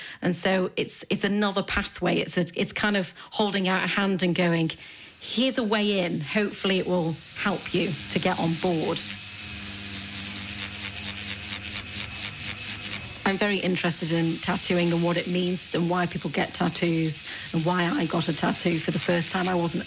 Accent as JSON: {"language": "English", "town": "Stoke-on-Trent", "region": "West Midlands", "country": "United Kingdom", "tie": "born or raised there", "said": "family, from Stoke-on-Trent, which is a working class town in the UK. And most of the people that are from my hometown don't really even know that composers write the strange music that I write nowadays."}